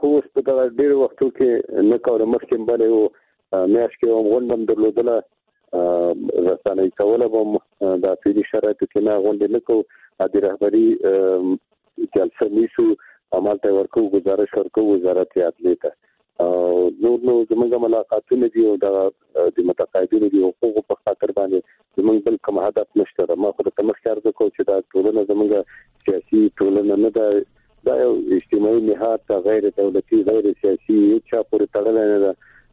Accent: Afghanistan; مونږ د افغانستان رعیت یو

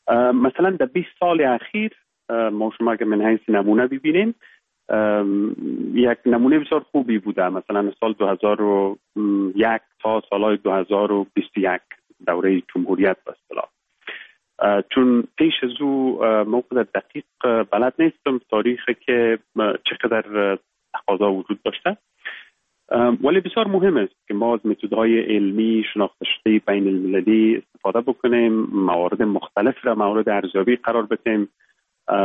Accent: Baghlan, Afghanistan; born there; moved away as an adult; also born or lived in Kabul; ما در ولایت بغلان متولد شدیم، یکی از ولسوالی های خوست و فرنگ نام داره. صنف 7 مکتب یا صنف 8 مکتب و بعد در لیسه استقلال کابل در خواندیم. زمینه تحصیل مساعد شد که بعد از صنف 12 بیاییم به انگلستان،

